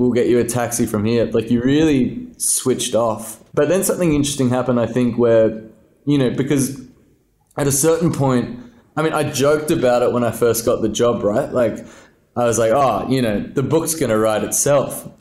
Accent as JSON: {"language": "English", "country": "Australia", "said": "because as an Australian writer writing something in the late 80s"}